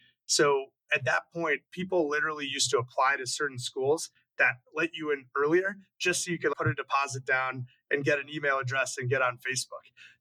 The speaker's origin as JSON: {"language": "English", "town": "Glenview", "region": "Illinois", "country": "United States", "tie": "born or raised there", "said": "I grew up in Glenview, which is just north of Chicago."}